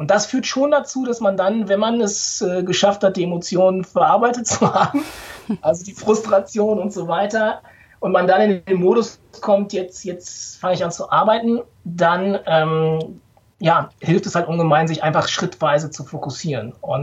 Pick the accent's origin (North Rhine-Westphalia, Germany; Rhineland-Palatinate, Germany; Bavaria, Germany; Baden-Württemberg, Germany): North Rhine-Westphalia, Germany; born there; ich bin im Ruhrgebiet geboren, tatsächlich, also auf Kohle geboren